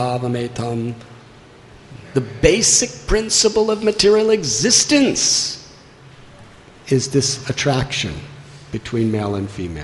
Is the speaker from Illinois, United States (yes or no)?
yes; Chicago, Illinois, United States; I'm from Chicago. In the 1800s, there was the Great Chicago Fire.